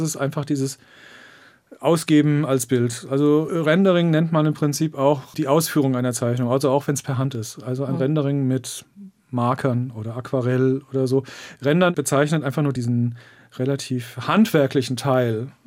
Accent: Frankfurt, Hesse, Germany; now in Berlin, Germany; Ich komme ja aus Frankfurt am Main und das ist halt eine sehr viel Business, sehr viel Finanz und Hektik.

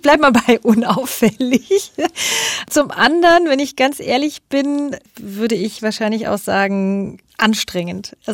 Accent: Berlin, Germany; Und zwar sind wir Berliner hier Bestellmeister.

